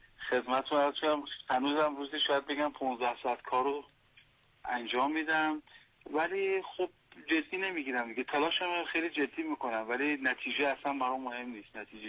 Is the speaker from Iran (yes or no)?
yes; Hamadan, Iran; بله، من اهل همدان هستم